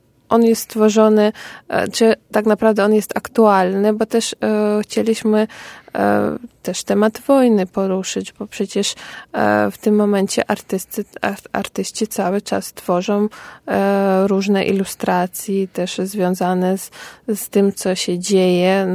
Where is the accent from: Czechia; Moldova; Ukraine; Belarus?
Ukraine; Jestem dumna, że jestem Ukrainką